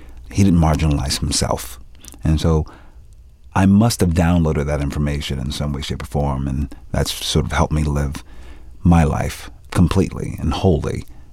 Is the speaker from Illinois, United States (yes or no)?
no; Philadelphia, Pennsylvania, United States; I'm from Philadelphia. We don't sound like that.